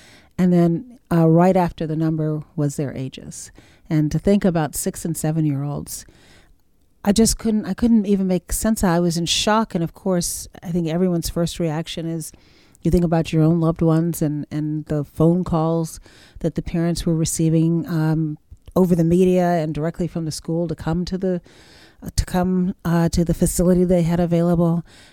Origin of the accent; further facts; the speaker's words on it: Charleston, South Carolina, United States; day by day on the streets of my hometown, Charleston.